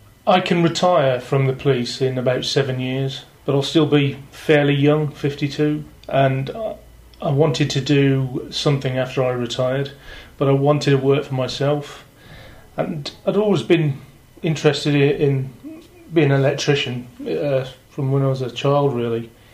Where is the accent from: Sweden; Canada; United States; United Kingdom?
United Kingdom; Plymouth, South West England; I'm coming up from Plymouth, and I'm on the electrician's course.